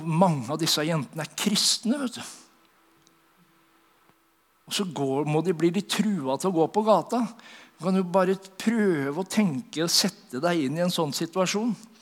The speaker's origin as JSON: {"language": "Norwegian", "town": "Horten", "region": "Vestfold", "country": "Norway", "said": "For jeg kommer fra Vestfold, og der det mange luringer. Jeg kommer fra Horten."}